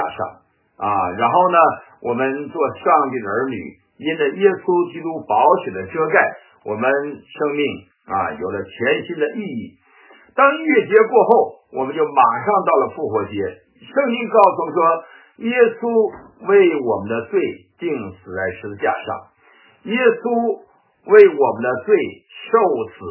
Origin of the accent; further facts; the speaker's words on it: China; now in United States; 所以呢，美国人也不戴口罩啊，我们中国人戴了口罩。